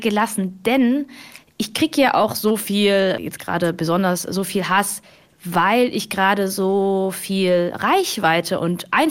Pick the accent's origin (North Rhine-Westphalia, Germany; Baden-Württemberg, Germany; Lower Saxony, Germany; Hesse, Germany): Baden-Württemberg, Germany; Hemsbach; Ich bin aufgewachsen in Hemsbach an der Bergstraße, eine kleine Stadt, die weltweit bekannt ist als das Dorf, in dem alle steppen.